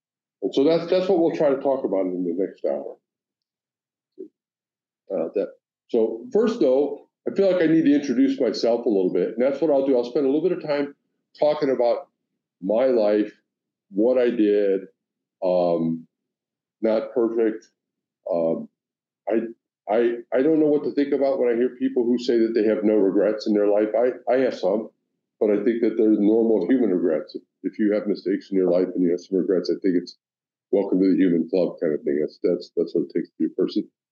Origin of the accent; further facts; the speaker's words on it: Mississippi, United States; also born or lived in Midwest, United States; I was born in the Midwest. I grew up in the South, Mississippi.